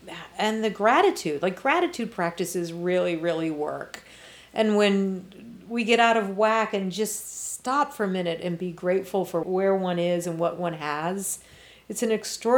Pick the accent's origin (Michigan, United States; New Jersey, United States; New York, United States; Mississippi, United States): New Jersey, United States; born there; also born or lived in Virginia; I was born in New Jersey, and through just family, military father, English mother, we traveled a lot and landed in Virginia.